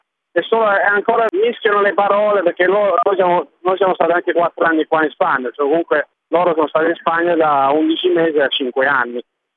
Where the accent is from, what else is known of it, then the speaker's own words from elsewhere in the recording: Australia; moved away as an adult; now in Italy; Sì, io nato giustamente in Australia, da genitori italiani di Napoli, tutti e due. Ho fatto tutte le scuole lì, fino alle scuole superiori.